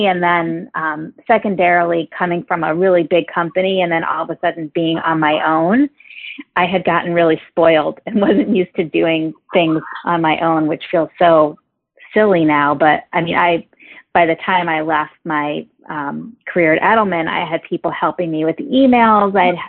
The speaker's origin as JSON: {"language": "English", "region": "New York", "country": "United States", "tie": "born or raised there", "lives_now": "Bay Area, United States", "said": "I grew up in New York, but I now live in the Bay Area."}